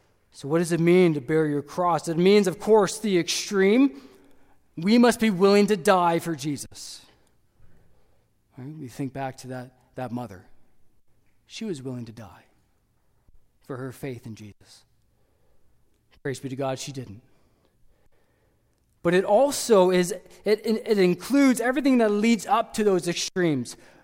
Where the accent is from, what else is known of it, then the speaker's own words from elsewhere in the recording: Canada; I know as a Canadian